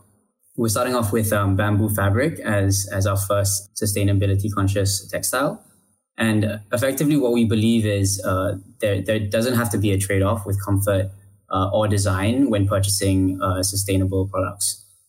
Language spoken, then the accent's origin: English; Malaysia; also born or lived in United Kingdom; I'm born and bred in Malaysia. Actually started engineering in the UK.